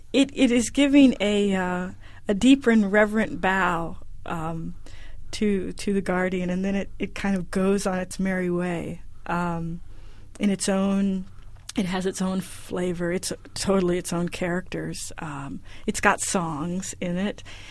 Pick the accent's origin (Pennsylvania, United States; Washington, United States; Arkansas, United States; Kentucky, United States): Kentucky, United States; Fort Knox; born there; also born or lived in North Carolina; I was born in Fort Knox, Kentucky, in 1963, we moved. We're a traveling family, my family, so we got on the road shortly after I was born and drove to North Carolina, started living there.